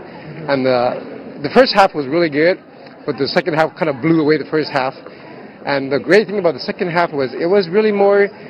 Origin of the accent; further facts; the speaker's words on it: United States; And I just was very privileged as an American to come in and participate here with the freedom that I have here in America